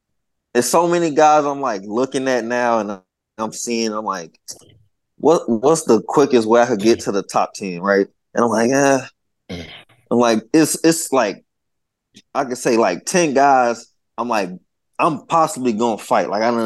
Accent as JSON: {"language": "English", "region": "the South", "country": "United States", "said": "No. I'm from the South. I understand."}